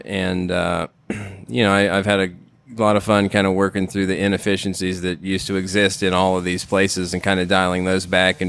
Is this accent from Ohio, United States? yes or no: yes; Ohio, United States; I mean, I grew up in Ohio in the middle of corn country.